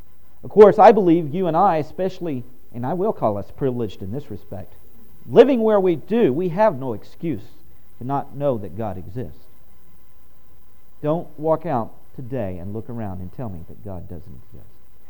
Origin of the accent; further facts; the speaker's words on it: Houston, Texas, United States; my era I grew up in Houston, Texas. I grew up around NASA and the space program